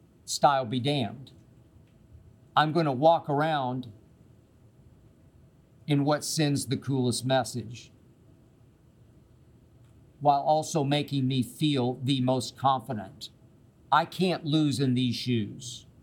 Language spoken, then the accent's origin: English; Oklahoma City, Oklahoma, United States; My first two loves as a little kid growing up in Oklahoma City were number one, University of Oklahoma football